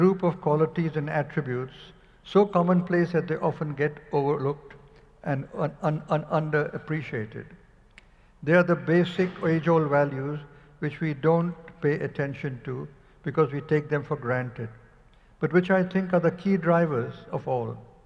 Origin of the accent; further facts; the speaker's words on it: India; I was born in India, which is where I did my schooling, but I went to Stanford for my higher education.